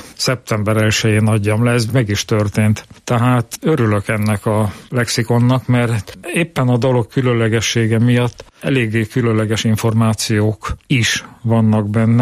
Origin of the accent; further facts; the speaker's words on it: Hungary; mi magyarok vagyunk ugye jó esetben 15 millióan